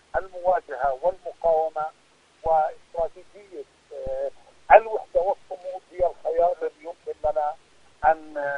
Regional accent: Palestine; يعني نحن أولا كفلسطينيين نكون مسؤولين حين يجدوا بالعالم

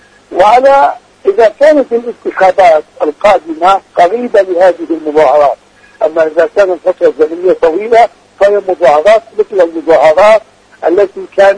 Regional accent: Palestine; لا أتكلم كوني فلسطيني

